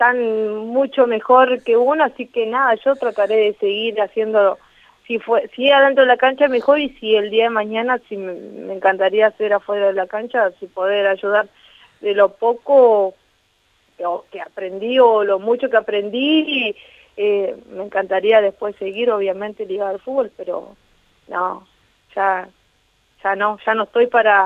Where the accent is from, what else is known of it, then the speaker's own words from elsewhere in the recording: Gualeguay, Entre Ríos, Argentina; soy de Gualeguay, ya juego hace bastante en Gualeguaychú, así que me siento una más de allá